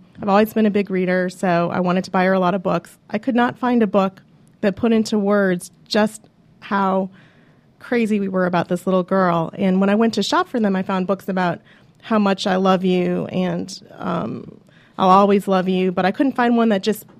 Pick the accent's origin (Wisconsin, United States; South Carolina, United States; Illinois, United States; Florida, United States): Illinois, United States; Chicago; I've got a crazy Italian family. I'm from Chicago.